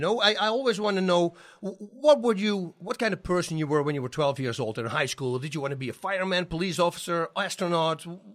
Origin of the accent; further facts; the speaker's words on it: Netherlands; now in California, United States; I'm from Holland, you know, and of course, opportunities, business opportunities. That's why I moved here.